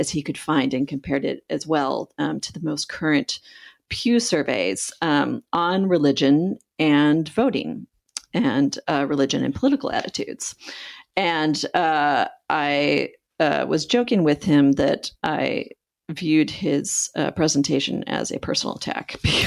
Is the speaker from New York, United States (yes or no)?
no; Michigan, United States; at the same time that white women flipped all of the top positions in Michigan, my home state, I was pretty excited.